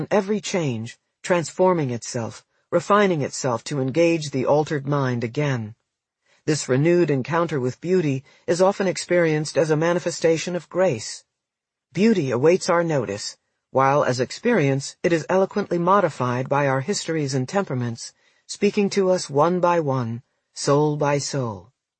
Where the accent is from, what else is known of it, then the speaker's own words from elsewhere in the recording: Idaho, United States; born there; now in Iowa, United States; I am in my 70s, I was born in Idaho, I live in Iowa, I teach in a public university, and I am a self-professed Calvinist. Ah, well, I will only grow older, I am happy in Iowa, my religion is my religion.